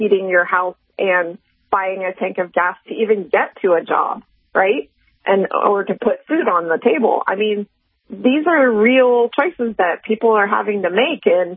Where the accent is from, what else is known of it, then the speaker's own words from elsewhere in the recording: Pittsburgh, Pennsylvania, United States; born there; so I was born in Pittsburgh. My parents are from Braddock.